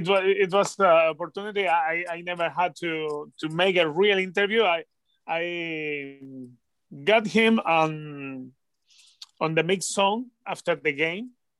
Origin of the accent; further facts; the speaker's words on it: Caracas, Capital District, Venezuela; English is a second language; I grew up, I was born in Caracas, but the Caracas FC, they were in second division when I grew up.